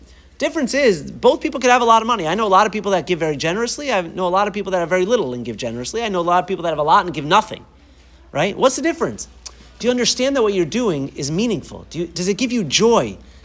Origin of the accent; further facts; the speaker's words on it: Boston, Massachusetts, United States; even though I grew up in Boston, I'm supposed to be cultured.